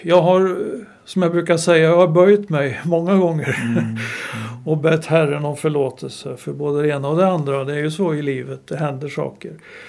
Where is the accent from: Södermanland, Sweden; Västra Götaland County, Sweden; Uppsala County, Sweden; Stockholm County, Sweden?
Södermanland, Sweden; also born or lived in Älmhult; Jag tror att vi flyttade till Sörmland 1950, så jag var väl ett par år.